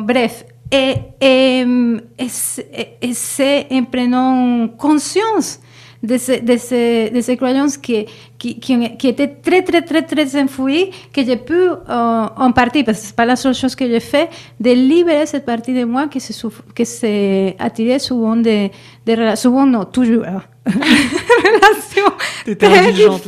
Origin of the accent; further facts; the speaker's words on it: Venezuela; Je viens du Venezuela.